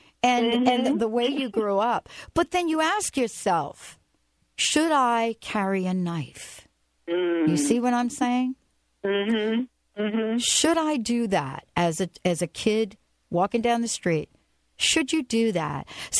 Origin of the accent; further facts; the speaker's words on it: New York City, New York, United States; when I was younger, I grew up in the Bronx.